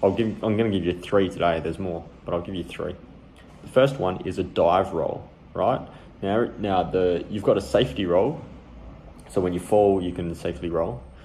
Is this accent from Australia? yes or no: yes; Perth, Western Australia, Australia; And I'm not from Melbourne. I'm from Perth